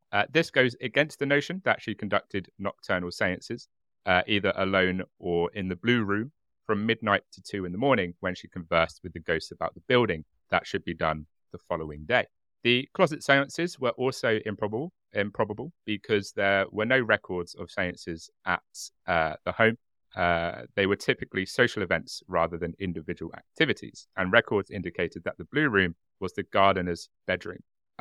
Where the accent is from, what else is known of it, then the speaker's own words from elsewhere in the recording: United Kingdom; my tea is cold, and as a British person, that makes me extremely upset.